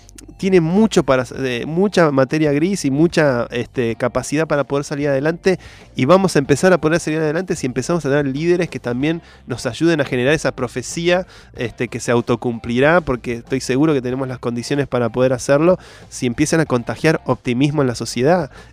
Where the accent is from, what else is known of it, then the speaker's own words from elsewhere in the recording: Buenos Aires, Argentina; la casa donde yo crecí, en Recoleta